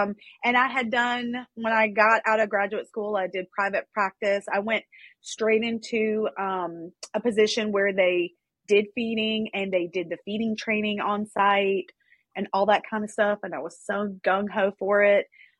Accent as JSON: {"language": "English", "region": "the South", "country": "United States", "said": "Because number one, I'm Southern and we eat a lot of pork."}